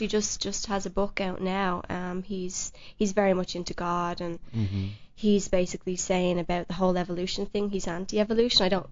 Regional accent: Ireland; Yeah, I'm actually half American, so I like to think that I am more American than Irish. I know that's kind of funny, an Irish person saying that, but I'm very proud of my roots

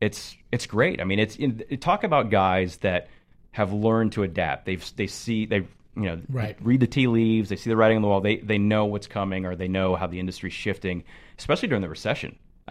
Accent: St. Petersburg, Florida, United States; Well, you know, growing up in St. Pete in Tampa, I mean, it was a huge Top 40 battle

